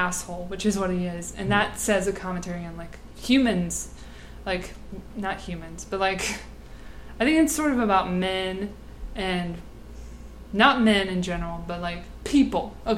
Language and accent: English; Georgia, United States; I'm from Georgia originally.